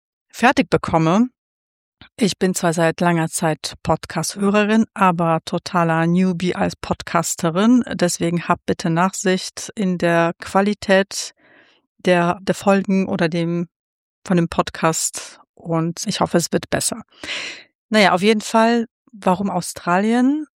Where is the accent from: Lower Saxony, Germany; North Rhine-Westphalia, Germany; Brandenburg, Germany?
North Rhine-Westphalia, Germany; Ich komme aus Nordrhein-Westfalen und bin Kommunikationsdesignerin.